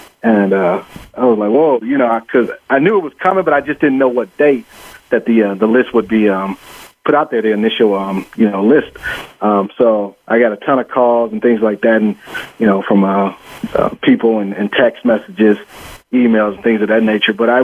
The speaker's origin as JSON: {"language": "English", "town": "Cleveland", "region": "Ohio", "country": "United States", "said": "I'm from the Cleveland area, so between my family, friends, I went to college at John Carroll University."}